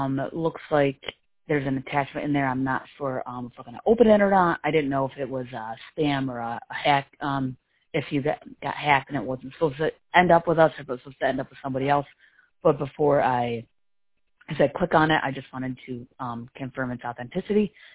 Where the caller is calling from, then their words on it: New York, United States; I'm calling from Big Eye, New York